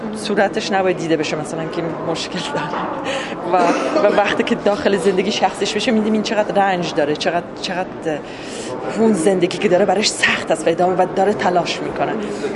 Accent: Afghanistan; first language Dari; زبان انگلیسی و دری که زبان مادری من است

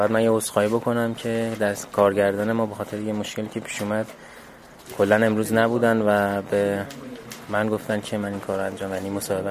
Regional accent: Kashan, Isfahan, Iran; now in Tehran, Iran; ما هممون اهل کاشان هستیم، حالا یه سری تهران زندگی می‌کنیم ولی همه اهل کاشان هستیم، یعنی تئاتر رو از کاشان شروع کردیم

